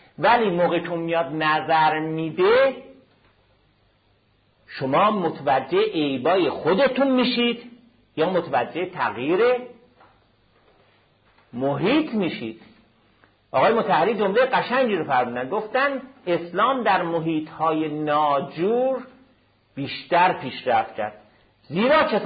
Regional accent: Iran; چون منی که الان فاسد هستم، من یه ایرانی هستم

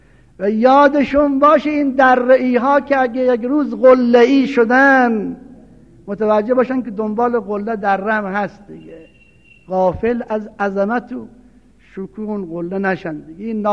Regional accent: northern Iran, Iran; چون من شمالی هستم

